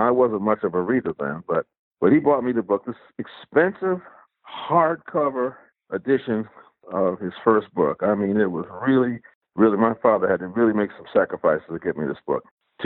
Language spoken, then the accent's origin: English; Gary, Indiana, United States; also born or lived in New York City / Chicago; I grew up in the North, born in New York City. You know, that's where my family is. And moved a couple of times, moved to Chicago, moved to Gary, Indiana. That's where I spent most of my childhood there.